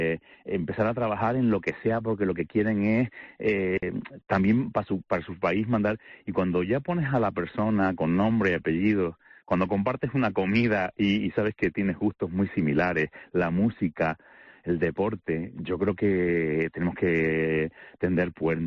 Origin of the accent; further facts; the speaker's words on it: La Palma, Canary Islands, Spain; estoy en lo alto de mi pueblo. Yo no sabes, soy de La Palma, estoy sí. En lo alto de mi pueblo